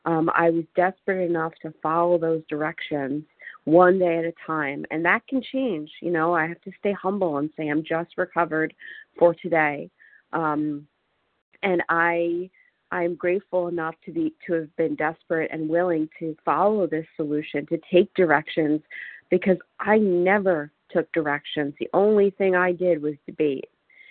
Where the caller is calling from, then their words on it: Washington, United States; I'm calling from Washington State.